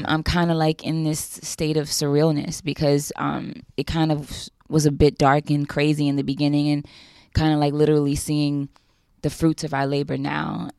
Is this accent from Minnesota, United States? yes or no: no; New Orleans, Louisiana, United States; I came from New Orleans where there were no options.